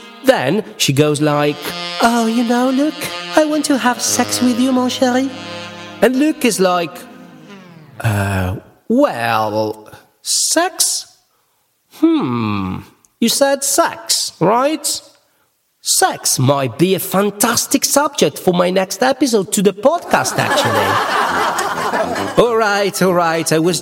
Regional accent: northern Italy, Italy; English is a second language; Of course, I come from Italy. I'm Italian. I'm from the north of Italy.

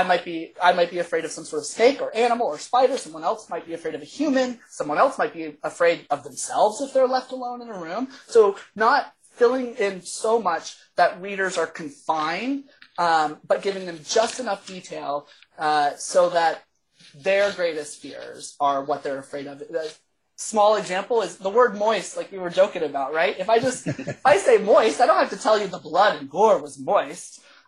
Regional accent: Texas, United States; now in Canada; I mean, I came from Texas, so it was not necessarily new, but no, I'm super happy to be here.

